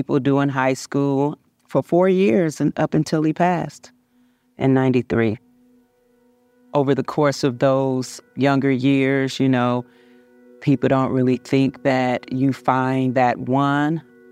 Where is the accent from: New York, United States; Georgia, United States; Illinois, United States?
Illinois, United States; Chicago; moved away; I come from Chicago, Illinois, and, you know, we lived kind of hard. We struggled. Moving to Michigan, it was very different in country.